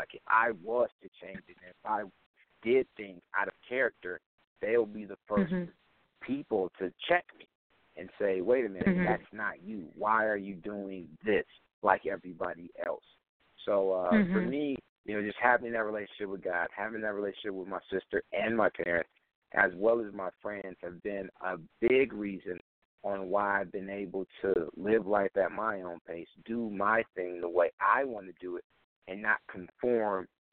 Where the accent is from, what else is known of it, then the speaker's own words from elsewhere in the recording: Saginaw, Michigan, United States; But I tell people, you know, I'm from Saginaw, Michigan. Like, I'm from Sag Nasty.